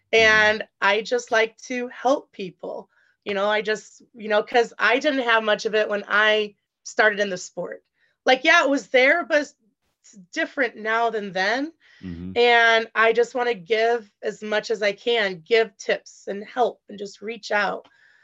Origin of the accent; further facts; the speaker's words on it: Battle Creek, Michigan, United States; now in Omaha, United States; I live in Omaha, Nebraska.